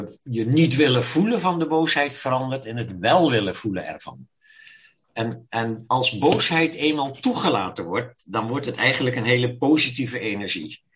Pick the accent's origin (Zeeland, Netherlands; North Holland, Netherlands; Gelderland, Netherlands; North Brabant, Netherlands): Zeeland, Netherlands; Ik ben van West-Zeeuws-Vlaanderen, maar dat is West-Vlaanderen, hè?